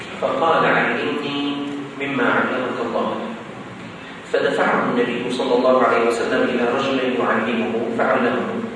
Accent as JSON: {"language": "Arabic", "country": "Syria", "said": "جمعيه عندنا في الشام اسمها جمعية موجودة في سوريا طبعا اسمها جمعية السلك"}